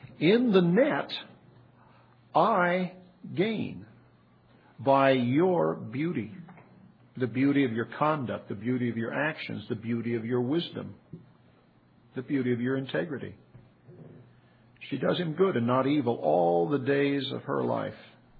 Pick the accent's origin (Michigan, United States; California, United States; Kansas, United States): California, United States; Pasadena; I remember growing up in Pasadena as a teenager.